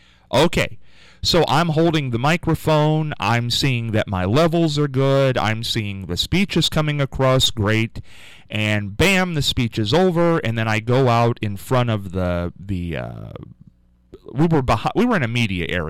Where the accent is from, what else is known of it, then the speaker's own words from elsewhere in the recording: Pittsburgh, Pennsylvania, United States; You know, man, I'm from Pittsburgh.